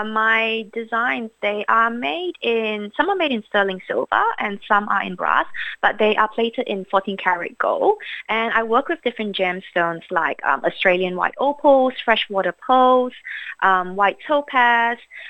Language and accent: English; Singapore; I was like stealing my mom's magazines to read when I was growing up in Singapore.